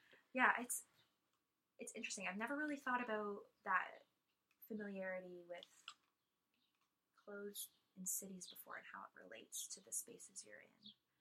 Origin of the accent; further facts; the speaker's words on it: London, Ontario, Canada; I'm from London, Ontario, yeah. which is, I don't know, I think has a reputation for being pretty conservative.